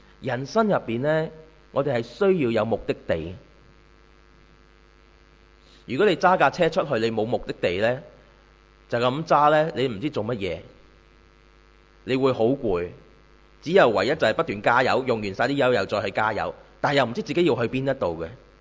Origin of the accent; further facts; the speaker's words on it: China; 我哋中國人